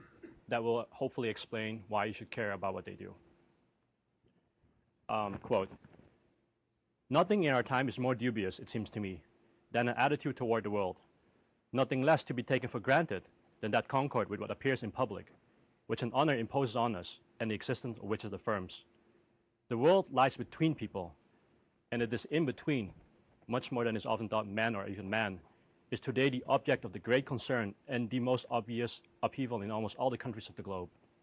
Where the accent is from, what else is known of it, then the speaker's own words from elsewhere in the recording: Netherlands; Being an immigrant myself, or a child of an immigrant at least, this was sort of very sobering, especially when I was raised in Holland